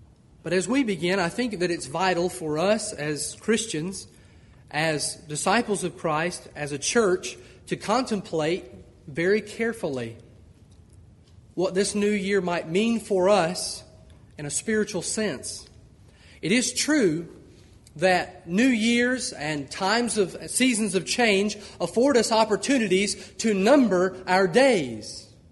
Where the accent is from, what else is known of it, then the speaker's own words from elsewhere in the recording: Georgia, United States; I am from Georgia, and if you were from Georgia, you would not think I have an accent, but Brother Dekema told me that I do have an accent